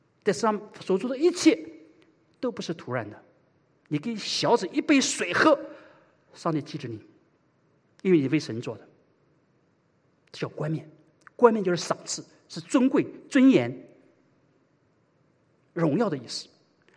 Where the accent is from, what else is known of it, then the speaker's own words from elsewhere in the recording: China; 按照我们中国人搞整数，我们中国人喜欢讲整数的十，对不对？